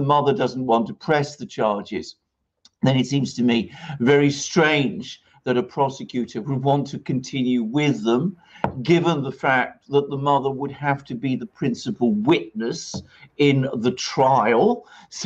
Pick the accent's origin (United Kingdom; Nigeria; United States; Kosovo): United Kingdom; I think it's wrong as a British, person who knows the British system.